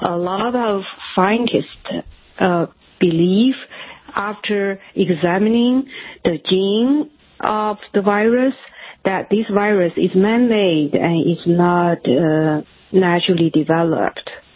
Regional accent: Wuhan, Hubei, China; Yes, I've been here for 3 decades, but I grew up in Wuhan.

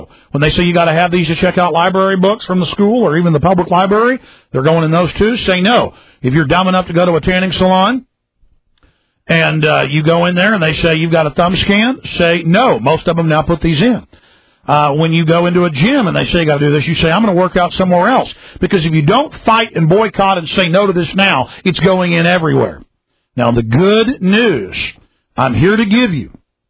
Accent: Texas, United States; And I said, well, I'm from Texas, not Nazi Germany.

